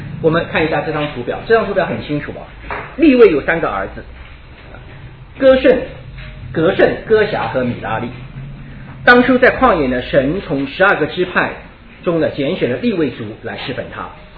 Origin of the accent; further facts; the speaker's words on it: Shanghai, China; 我们上海人叫乓乓器啊